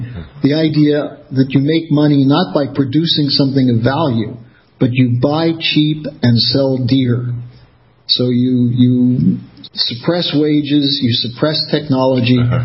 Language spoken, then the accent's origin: English; United States; as an American, I still can't get excited about games that are 1-1 or 1-0